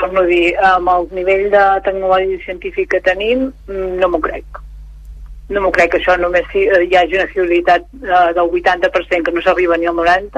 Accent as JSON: {"language": "Catalan", "region": "Catalonia", "country": "Spain", "said": "els que som del Pirineu Oriental ja tremolaven perquè ens caien un parell de pams de neu"}